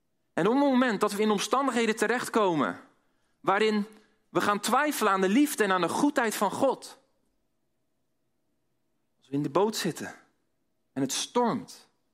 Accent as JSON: {"language": "Dutch", "town": "Dordrecht", "region": "South Holland", "country": "Netherlands", "said": "Ik kom uit Dordrecht. En als ik vaak moet uitleggen waar ligt Dordrecht, dan zeg ik altijd dat ligt onder de rook van Rotterdam."}